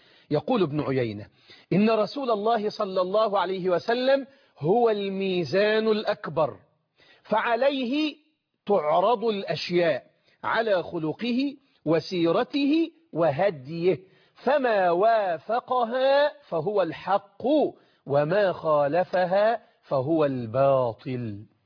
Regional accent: Egypt; بلدنا مصر

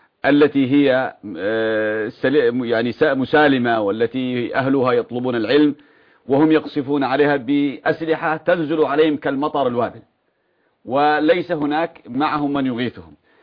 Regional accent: Yemen; عندنا في اليمن

